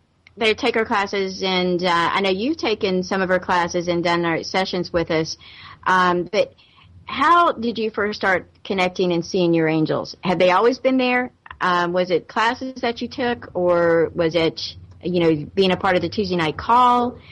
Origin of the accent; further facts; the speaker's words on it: the South, United States; accent: Southern; I'm from the South, so you have to listen to the Southern accent a little bit tonight.